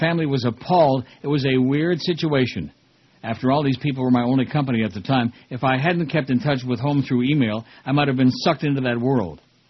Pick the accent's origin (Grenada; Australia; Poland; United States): Poland; They wanted me to help them set up a fundamentalist Baptist church in my home country of Poland.